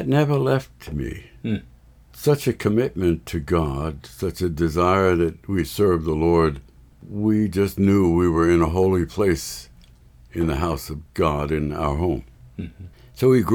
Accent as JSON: {"language": "English", "region": "New York", "country": "United States", "tie": "born there", "said": "Well, I was born in Lower Manhattan, one of three sons, to godly parents."}